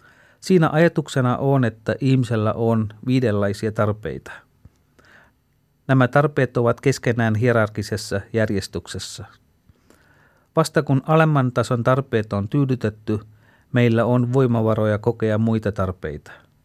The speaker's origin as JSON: {"language": "Finnish", "country": "Sri Lanka", "said": "Kotimaassani Sri Lankassakin tilanne on kohentunut paljon"}